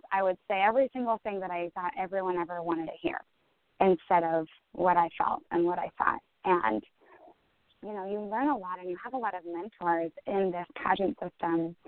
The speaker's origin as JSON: {"language": "English", "town": "Seattle", "region": "Washington", "country": "United States", "tie": "born or raised there", "said": "So it will be held in Seattle, Washington, my hometown this year."}